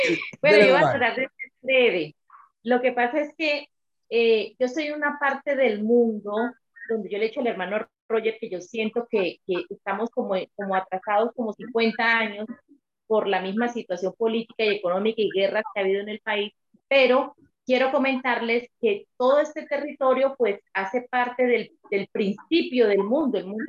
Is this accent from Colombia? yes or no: yes; Colombia; Yo soy colombiana, latinoamericana